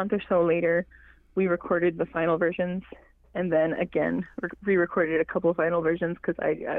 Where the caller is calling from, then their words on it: Montreal, Quebec, Canada; I'm currently in my apartment in Montreal, and I'm right beside my best Davo friend.